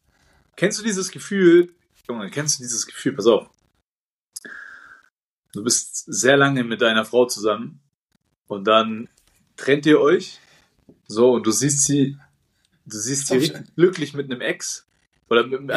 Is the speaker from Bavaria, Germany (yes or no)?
yes; Bavaria, Germany; Bayreuth ist Oberfranken, wir sind Mittelfranken.